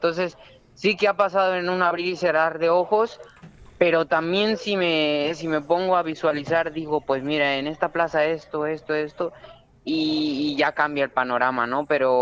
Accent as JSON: {"language": "Spanish", "country": "Mexico", "lives_now": "Spain", "said": "Sí, bueno, allá en México, pues, toré 14 novilladas sin picadores, ya estaba un poco curtido, Y en el año 2018 fue cuando vine aquí a España, ingresé a la escuela de Colmenar Viejo en Madrid"}